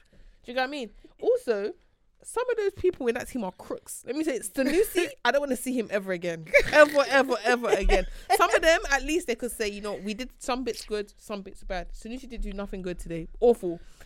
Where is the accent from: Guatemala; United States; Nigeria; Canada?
Nigeria; I'm Nigerian.